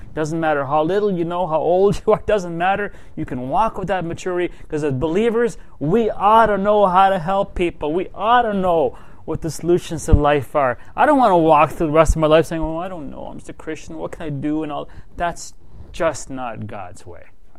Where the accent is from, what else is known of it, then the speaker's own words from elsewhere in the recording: Nova Scotia, Canada; I remember when I was growing up in Nova Scotia, there used to be an ad on TV.